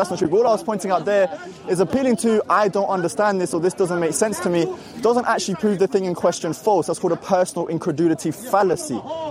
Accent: Ireland; No, no, no. I'm Irish, actually.

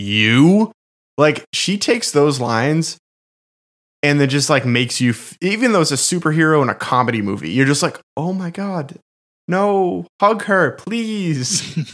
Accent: Boston, Massachusetts, United States; accent: Boston; Sorry, my Boston accent with those A's is an impossibility, and I'm sorry.

